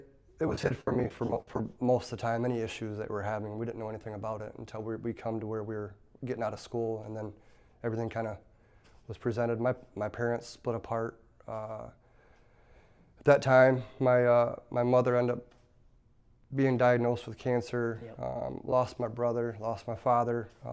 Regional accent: Battle Creek, Michigan, United States; I'm 44 years old. I've lived a pretty eventful life. I grew up in Battle Creek, Michigan.

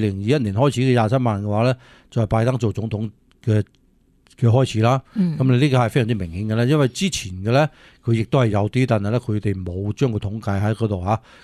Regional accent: California, United States; 我哋加州人都好清楚一样嘢咧，

